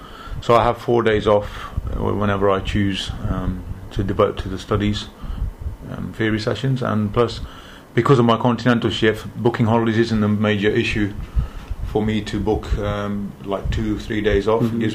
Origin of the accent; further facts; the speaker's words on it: Leicester, East Midlands, United Kingdom; I'm from Leicester.